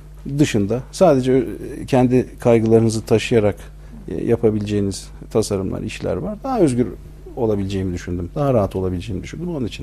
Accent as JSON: {"language": "Turkish", "region": "Ankara", "country": "Turkey", "tie": "born or raised there", "said": "1972 Ankara doğumluyum. Ortaokul, lise, ilkokul hepsi Ankara'da. Üniversite de Ankara'da."}